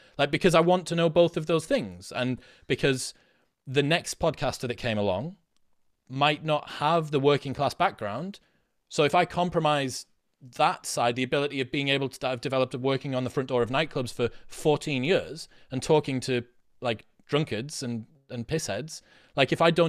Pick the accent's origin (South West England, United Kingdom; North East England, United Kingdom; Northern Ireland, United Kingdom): North East England, United Kingdom; Stockton-on-Tees; I'm a working class guy. I came from Stockton, Teesside, whose only claim to fame is the highest teen pregnancy rate in the UK.